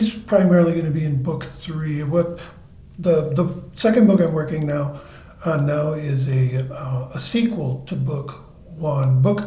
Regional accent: Wisconsin, United States; moved away as an adult; also born or lived in Chicago; I was born in Chicago. I grew up in Wisconsin, and we moved. I always wanted to move out west, and finally had the opportunity in 2002, when I took a job with the USDA.

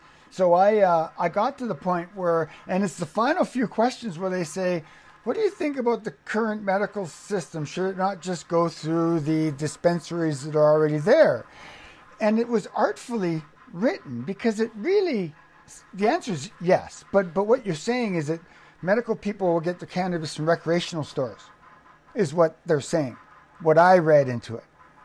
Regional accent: Victoria, British Columbia, Canada; I grew up in Victoria in the 70s, and cannabis was everywhere.

